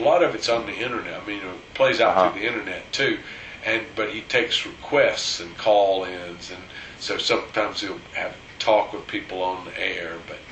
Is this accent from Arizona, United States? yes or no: no; Georgia, United States; So different growing up in South Georgia.